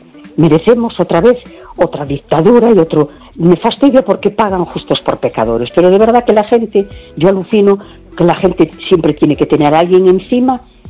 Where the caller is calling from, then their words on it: A Coruña, Galicia, Spain; de La Coruña.